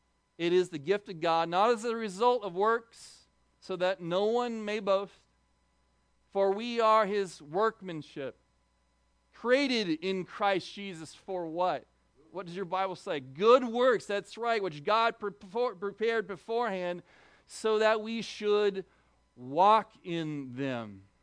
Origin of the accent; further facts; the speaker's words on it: Oregon, United States; Now, by the way, I'm from Oregon. I've never had to think about tornadoes in my life.